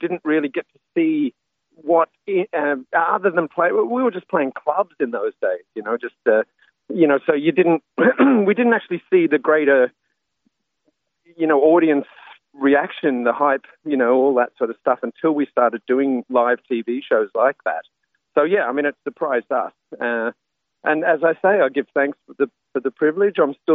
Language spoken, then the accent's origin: English; Australia; moved away as an adult; now in Ireland; growing up in Australia with all the British culture and establishment, I just assumed I'd probably move to the UK somewhere. And when I first moved to Ireland, I suddenly realized how similar Ireland was to Australia